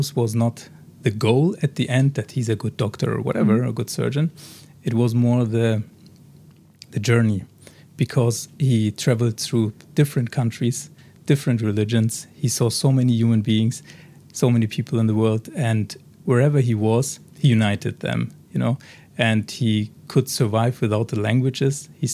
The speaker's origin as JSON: {"language": "English", "town": "Ebersberg", "region": "Bavaria", "country": "Germany", "tie": "born or raised there", "also_born_or_lived": "Berlin", "second_language": "English", "said": "I grew up in Ebersberg. It's a small city close to Munich."}